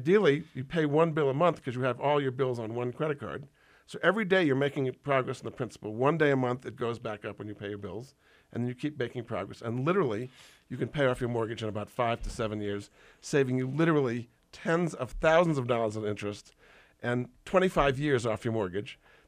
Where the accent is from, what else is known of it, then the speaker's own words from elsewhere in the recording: New York, United States; I mean, I'm from New York, and I happen to live in Westchester County